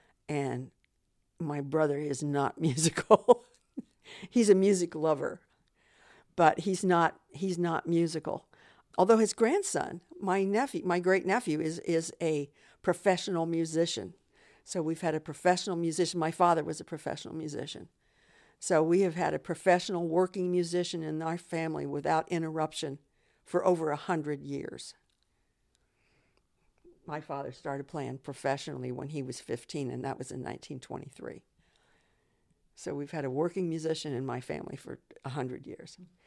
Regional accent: Dayton, Ohio, United States; I've heard it all my life. I grew up in Dayton, Ohio.

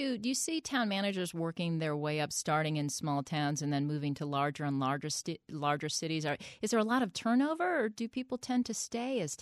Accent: Wisconsin, United States; So I grew up in Wisconsin, where county governments are much more important.

